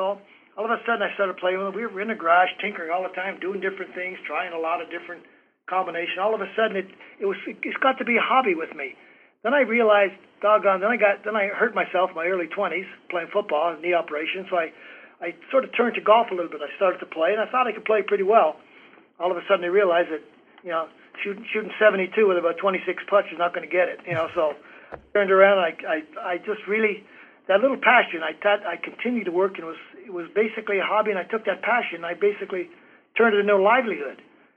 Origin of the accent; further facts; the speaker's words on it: Canada; born there; I was born in Canada many, many years ago